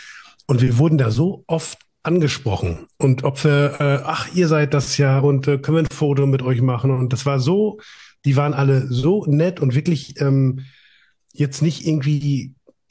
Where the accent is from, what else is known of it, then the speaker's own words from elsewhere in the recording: Münster, North Rhine-Westphalia, Germany; born there; dabei komme ich ja gebürtig aus Münster